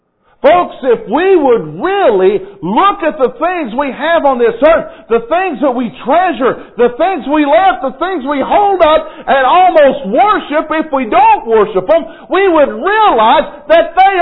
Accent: Kentucky, United States; You know, I've kind of mocked my home state this week, and I can do that because I'm from there. But you know, talking about Kentucky basketball

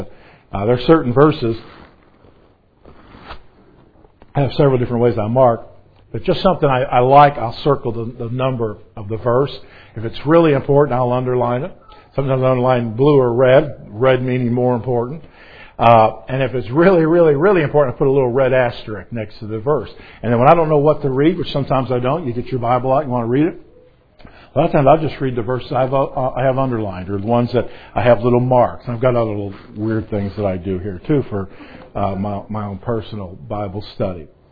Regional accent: Chicago, Illinois, United States; I grew up again in Chicago, and I hope that you don't hold that against me.

